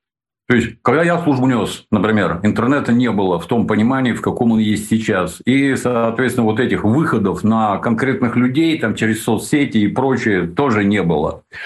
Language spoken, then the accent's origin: Russian; Georgia; Тут мы, грузин, очень сильно поддерживаем.